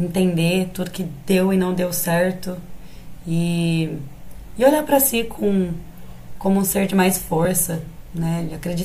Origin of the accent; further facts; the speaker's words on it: Campinas, São Paulo, Brazil; sou de Campinas, interior de São Paulo.